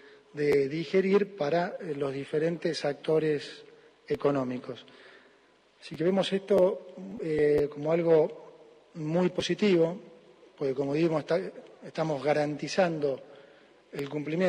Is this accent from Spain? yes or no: no; Argentina; como argentino quiero que pase